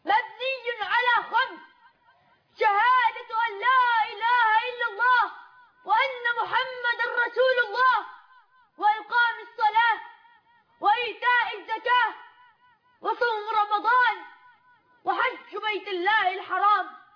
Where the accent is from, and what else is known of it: Egypt